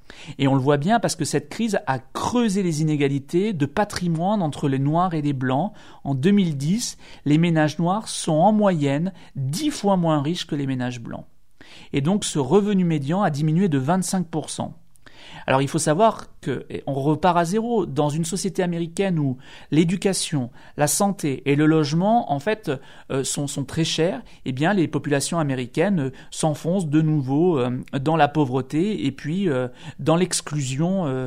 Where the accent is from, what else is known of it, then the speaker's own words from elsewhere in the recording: France; qui n'ont absolument pas la même signification et la même notion que chez nous en France.